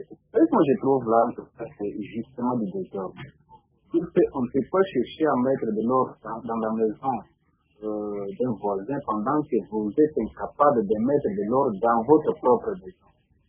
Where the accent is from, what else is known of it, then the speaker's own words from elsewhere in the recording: DR Congo; Nous ne sommes pas des Congolais de 1990, nous sommes déjà des Congolais de 2005, c'est-à-dire des Congolais matures.